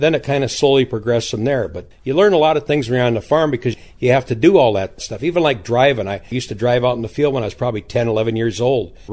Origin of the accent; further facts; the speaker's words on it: Iowa, United States; Well, I grew up between Manly and Plymouth, Iowa. I grew up on the farm where we're at today.